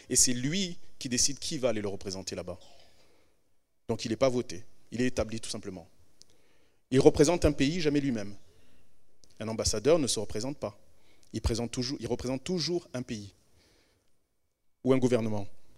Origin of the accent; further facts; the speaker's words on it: Rwanda; born there; Comme je vous l'ai dit, je suis né au Rwanda